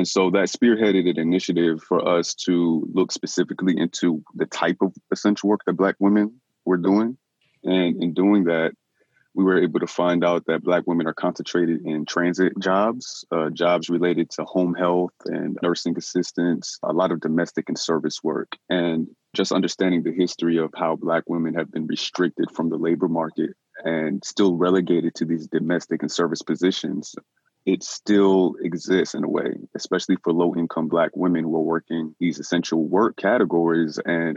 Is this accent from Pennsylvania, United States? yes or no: no; San Antonio, Texas, United States; military, ended up all over the world, settling down in San Antonio when I was about 11 years old. So I grew up in the Converse area.